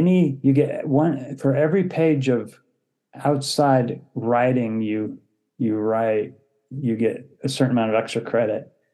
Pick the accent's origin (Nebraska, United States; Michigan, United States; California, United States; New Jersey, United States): California, United States; Palo Alto; I grew up in Palo Alto, California.